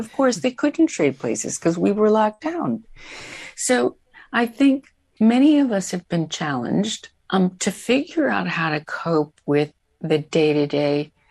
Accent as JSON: {"language": "English", "country": "United States", "lives_now": "United Kingdom", "said": "I'm an American telling an Australian this"}